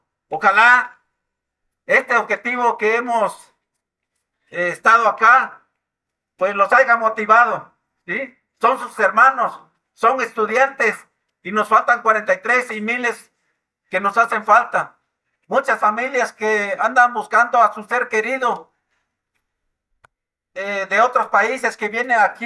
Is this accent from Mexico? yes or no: yes; Mexico; Somos mexicanos nosotros.